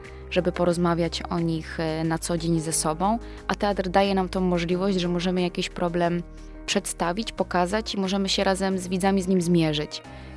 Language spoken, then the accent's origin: Polish; Zabrze, Silesian Voivodeship, Poland; now in Kalisz, Poland; Ja jestem ze Śląska, z Zabrza, więc byłam przyzwyczajona do trochę innych widoków